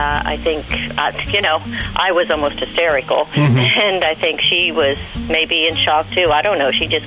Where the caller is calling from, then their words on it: Reading, Pennsylvania, United States; Reading, Pennsylvania.